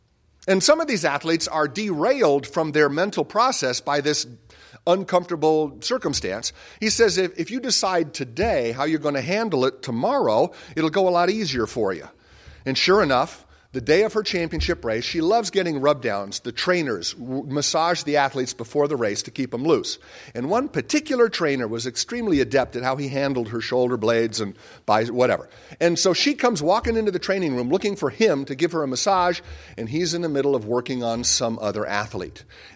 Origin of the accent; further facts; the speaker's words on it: Illinois, United States; born there; also born or lived in Europe; I was born in Illinois, but for the first 12 years of my life, I lived in 6 different cities. My father was a consultant, and we moved around all the time. For 7 years, I was raised in Europe.